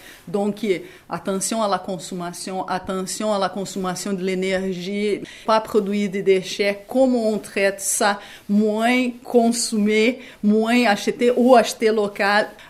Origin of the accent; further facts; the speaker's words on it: Capivari, São Paulo, Brazil; French is a second language; now in Magdalen Islands, Canada; Je viens du Brésil, petite ville dans la province de São Paulo. La ville s'appelle Capivari. C'est une ville de 50 000 personnes. Et là, on se connaît vraiment, on se connaît par les noms de famille.